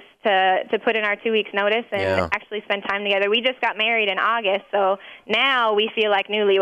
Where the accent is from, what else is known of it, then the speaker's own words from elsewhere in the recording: Fargo, North Dakota, United States; We are from Fargo, North Dakota.